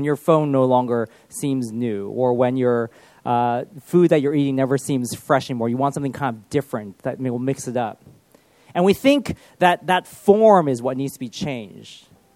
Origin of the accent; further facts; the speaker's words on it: United States; Growing up in the States, because I had grown up and went to a church for the most of my life, I had thought I knew it all.